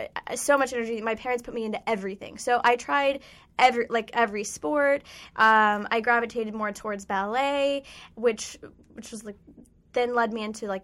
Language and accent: English; Oklahoma City, Oklahoma, United States; I'm from Oklahoma City.